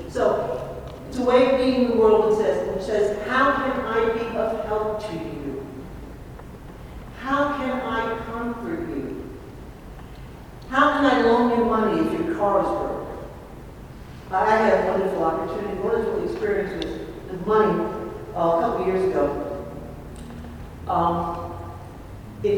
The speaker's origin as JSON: {"language": "English", "town": "Jersey City", "region": "New Jersey", "country": "United States", "tie": "born or raised there", "said": "And this is of God, because I grew up in Jersey City. I still have lots of street smarts, trust me."}